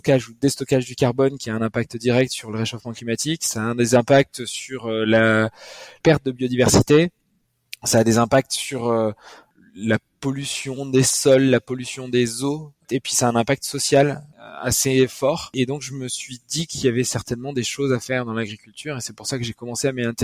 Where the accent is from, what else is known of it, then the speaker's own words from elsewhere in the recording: Nouvelle-Aquitaine, France; En effet, je suis originaire du Pays Basque.